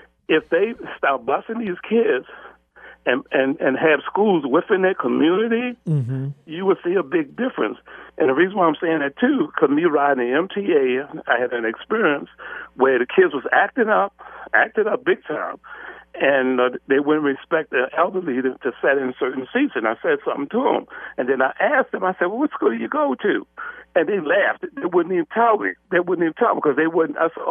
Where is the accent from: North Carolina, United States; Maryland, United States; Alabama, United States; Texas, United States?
Maryland, United States; Baltimore; born there; I was born in Sandtown, Winchester, and I know when I was young, they probably felt threatened.